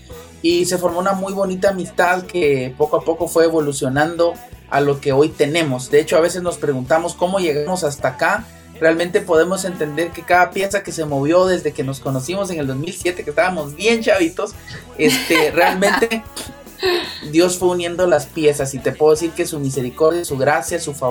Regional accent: Guatemala; Realmente nos conocimos mientras yo comencé a estudiar música acá en la ciudad de Guatemala. Nosotros somos de Guatemala.

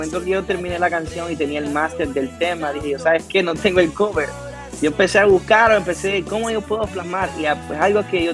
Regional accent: Honduras; de dónde soy yo, por ejemplo, en la canción yo te digo, soy de Honduras, estoy explicando de dónde soy y un poquito de las cosas de mi país

